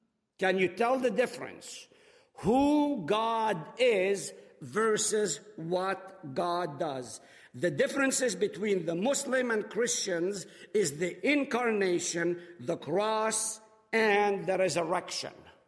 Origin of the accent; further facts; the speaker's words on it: Israel; English is a second language; Growing up in Israel, I grew up in a Jewish neighborhood, one family among 10,000